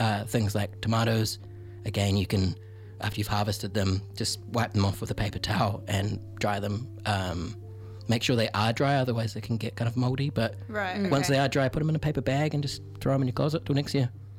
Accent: Christchurch, Canterbury, New Zealand; because I grew up in Christchurch. So it's like, you know, we get winters.

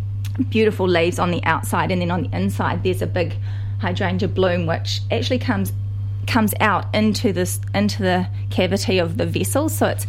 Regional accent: Coromandel Peninsula, Waikato, New Zealand; because I'm from the Coromandel Peninsula.

